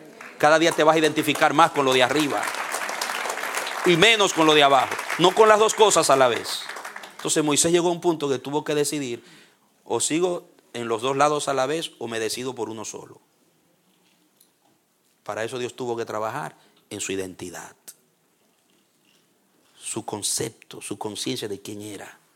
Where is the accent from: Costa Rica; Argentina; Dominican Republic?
Dominican Republic; yo soy dominicano, me gusta el mangú, me gusta así, me gusta asado.